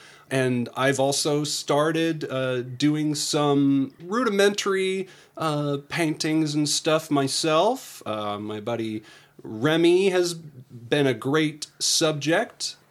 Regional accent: Virginia Beach, Virginia, United States; I'm from Virginia Beach myself.

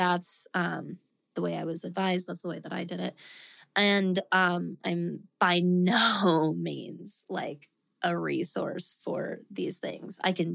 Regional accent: Colorado, United States; moved away as an adult; my family and I, we are from Colorado. My husband, my daughter, and our little pup, we're from Colorado.

